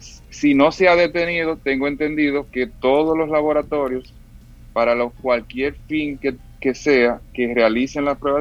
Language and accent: Spanish; Santiago, Dominican Republic; Claro, somos de Santiago.